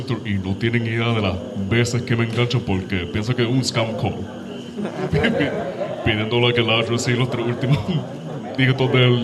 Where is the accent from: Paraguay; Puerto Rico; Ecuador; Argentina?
Puerto Rico; soy de Puerto Rico.